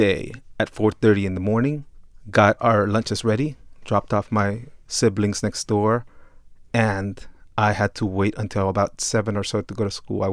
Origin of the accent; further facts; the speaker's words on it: Los Angeles, California, United States; Because that's all you listened to growing up in South Central.